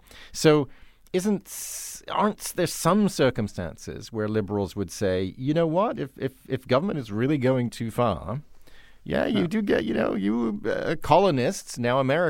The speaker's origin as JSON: {"language": "English", "country": "United Kingdom", "said": "I confess to being a Brit myself."}